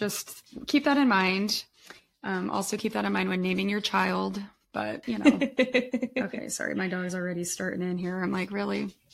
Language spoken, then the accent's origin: English; Gering, Nebraska, United States; I'm actually from Gearing, but they are closely connected.